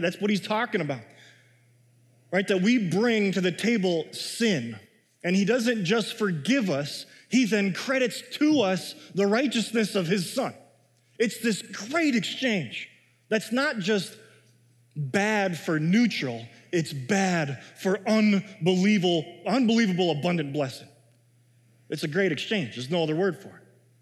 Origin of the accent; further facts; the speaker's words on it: Chicago, Illinois, United States; as Midwesterners, we like bargains, which is true, right? It's a thing. I grew up in Chicago.